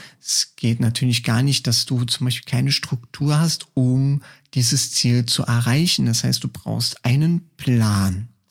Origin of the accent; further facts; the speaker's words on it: Saarland, Germany; tröppelchenweise, sagt man bei uns im Saarland